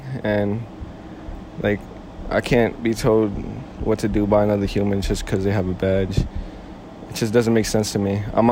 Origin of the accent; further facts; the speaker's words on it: Queens, New York, United States; also born or lived in Manhattan; New York. No. Queens, New York. Born in Manhattan.